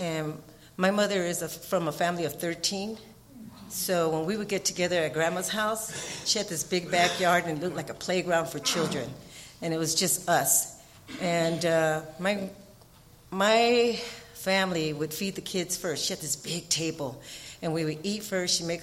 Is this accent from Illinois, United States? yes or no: no; Los Angeles, California, United States; I was born in Los Angeles in the old General Hospital. If anybody's from LA, you'll know exactly where that's at. I was raised in East Los Angeles.